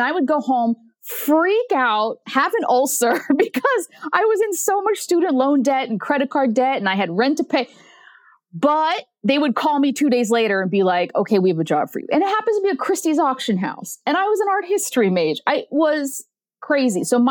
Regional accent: United States; I'm an American, right?

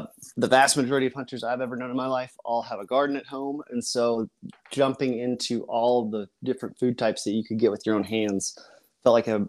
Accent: Colorado, United States; Yeah, I grew up in Colorado in an idyllic location

